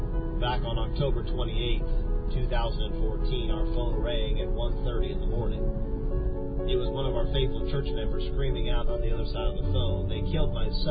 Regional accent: Bahamas; People are oftentimes surprised to find out that I'm originally from the Bahamas.

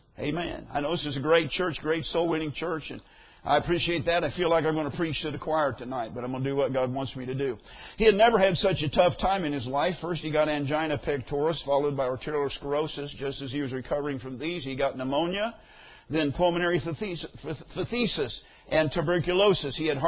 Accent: Kansas, United States; I grew up in Kansas. They write ha-ha on a piece of paper rather than laughing.

